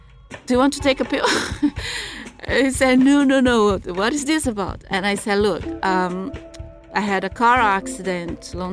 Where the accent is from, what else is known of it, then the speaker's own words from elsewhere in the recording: Brazil; I'm from Brazil.